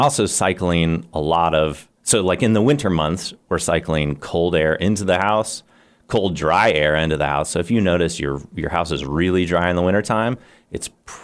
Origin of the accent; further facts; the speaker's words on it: Indiana, United States; now in Radford, United States; Well, so I grew up in Indiana and made my way here.